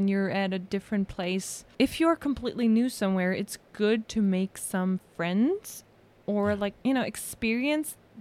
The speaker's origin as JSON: {"language": "English", "country": "Germany", "said": "We start in English and she's like, Austria. And I'm like, hey, I'm from Germany. And then we switched to German immediately."}